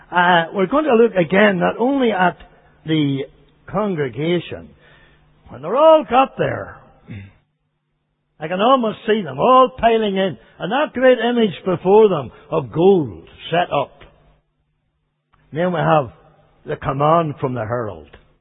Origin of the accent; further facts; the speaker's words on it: Canada; I'm a Canadian. I'm 50 years over there